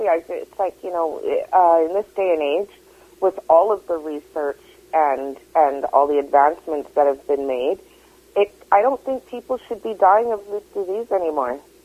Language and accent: English; Canada; being Canadian